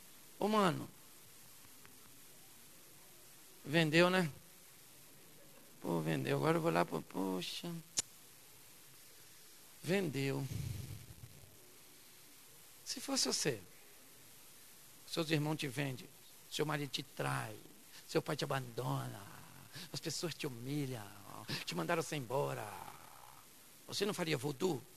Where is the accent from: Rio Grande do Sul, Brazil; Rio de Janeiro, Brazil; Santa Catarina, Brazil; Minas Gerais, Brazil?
Rio de Janeiro, Brazil; eu sou do Rio de Janeiro.